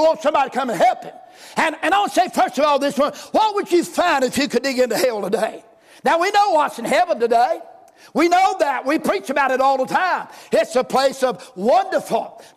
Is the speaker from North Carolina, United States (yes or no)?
yes; North Carolina, United States; I'm from Wilkes County, and boy, that crowd I'm used to run